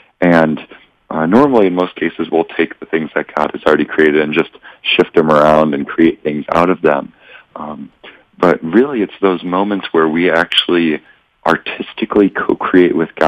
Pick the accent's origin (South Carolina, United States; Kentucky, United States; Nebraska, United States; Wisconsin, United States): Wisconsin, United States; And I'm from Wisconsin, so we have all four seasons.